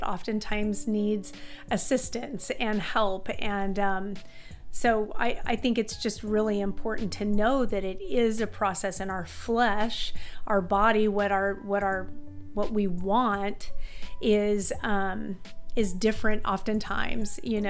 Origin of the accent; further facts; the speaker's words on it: Missouri, United States; I'm originally from Missouri, met my husband in high school